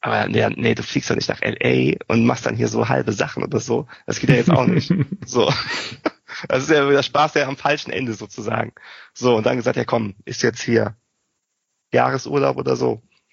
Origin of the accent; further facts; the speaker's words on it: Cologne, North Rhine-Westphalia, Germany; ich komme aus Köln.